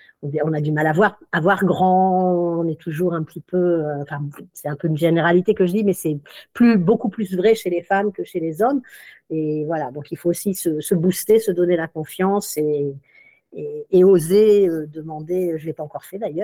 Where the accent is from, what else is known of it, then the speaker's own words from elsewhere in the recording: Hauts-de-France, France; moi, je suis originaire du Nord et j'ai travaillé pendant 35 ans en région parisienne. Donc, je suis arrivée à Pont-l'Abbé il y a peu de temps, somme toute.